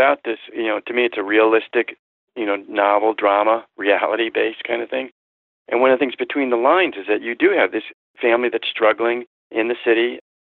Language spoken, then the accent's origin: English; Connecticut, United States; I grew up in Connecticut, and the Globe was, you know, my dream place to work as a journalist.